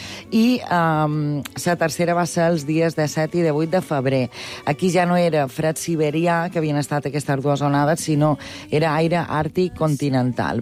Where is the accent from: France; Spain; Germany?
Germany; Jo, quan era petita a Alemanya, clar, nevava jo, neu, tornava loca.